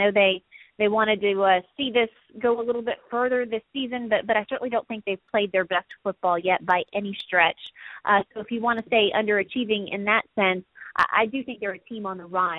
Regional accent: New Orleans, Louisiana, United States; You know, you mentioned I'm from New Orleans

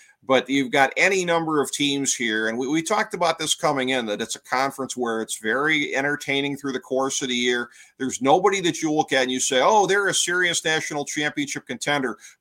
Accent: Cleveland, Ohio, United States; as my hometown Cleveland Browns are illustrating throughout the course of the year here

